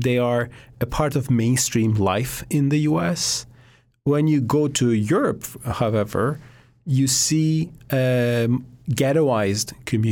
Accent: Turkey; I'm not from one of those nations. I'm from Turkey.

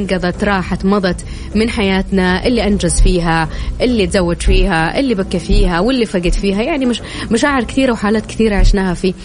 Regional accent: Taif, Makkah Province, Saudi Arabia; أنا كنت من مواليد الطايف وعشت هناك، فبردها برد يعني ما ينزح

